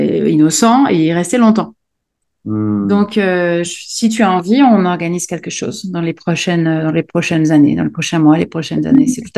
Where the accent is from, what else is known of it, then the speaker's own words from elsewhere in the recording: France; Non, je suis française.